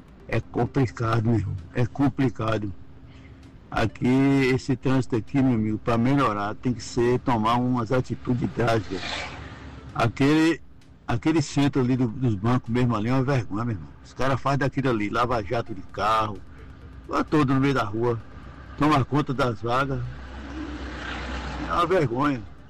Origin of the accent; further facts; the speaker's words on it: Northeast Region, Brazil; eu não gostei que eu sou nordestino